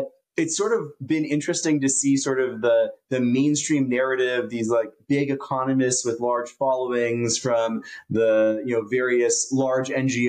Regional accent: United States; And again, I'm an American patriot.

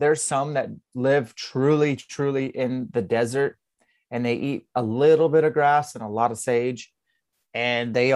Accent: Spokane, Washington, United States; I'm from Spokane, Washington.

